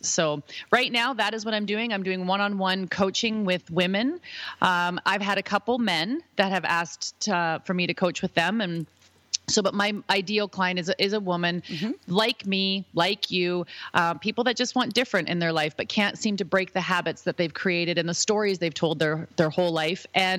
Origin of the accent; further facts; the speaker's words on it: Ontario, Canada; When I was 6, my parents got separated, and I grew up in Ontario, Canada, so on the East Coast.